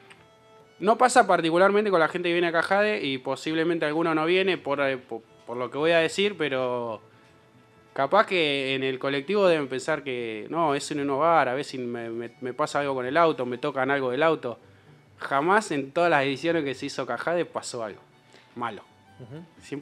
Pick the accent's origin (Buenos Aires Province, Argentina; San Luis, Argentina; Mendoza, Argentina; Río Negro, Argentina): Buenos Aires Province, Argentina; La Plata; Somos una platense principalmente